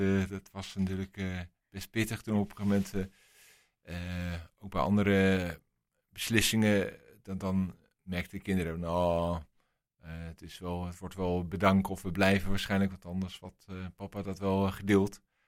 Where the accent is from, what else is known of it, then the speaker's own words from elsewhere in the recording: Delfgauw, South Holland, Netherlands; born there; Dat is wel grappig mijn levensweg. Ik ben geboren in Delfgouw.